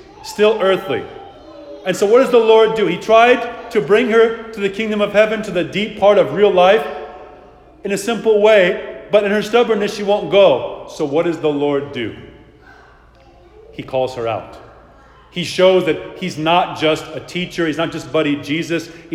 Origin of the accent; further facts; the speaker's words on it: New York, United States; I grew up in New York. There's some communities like this. Orthodox Jew communities.